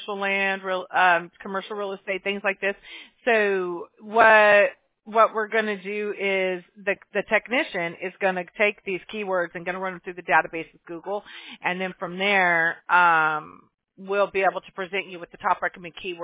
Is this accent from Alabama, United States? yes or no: yes; Mobile, Alabama, United States; born there; I was born in Mobile, Alabama.